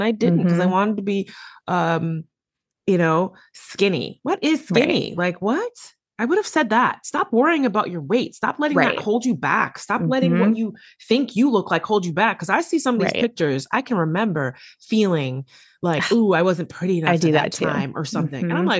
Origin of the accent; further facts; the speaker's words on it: East Coast, United States; You know, and it's interesting too, though, you know, because I'm from the East Coast.